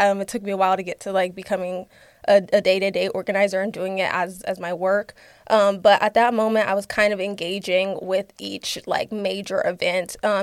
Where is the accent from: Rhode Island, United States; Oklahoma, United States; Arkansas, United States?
Oklahoma, United States; Tulsa; also born or lived in Princeton, New Jersey / Houston, Texas; So I grew up in Tulsa, Oklahoma. So I identify as an Oklahoman, although I was born in Princeton, New Jersey, and stopped in Houston, Texas for a little bit.